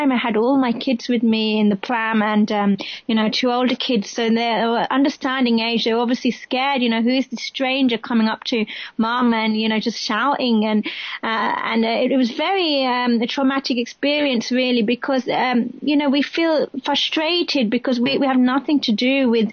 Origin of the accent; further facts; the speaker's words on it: London, United Kingdom; I've been born and bred in London